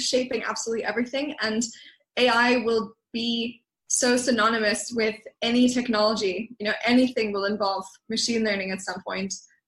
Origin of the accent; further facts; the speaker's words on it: Germany; accent: American; also born or lived in Scotland; I'm originally from Germany. The American accent is a bit deceiving. Went to international school, hence haven't been able to shake it off since